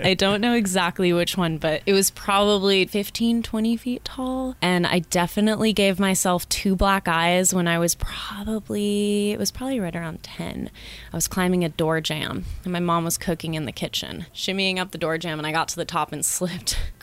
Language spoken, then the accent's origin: English; Costa Mesa, California, United States; also born or lived in Newport Beach; I grew up in Costa Mesa and in Newport Beach.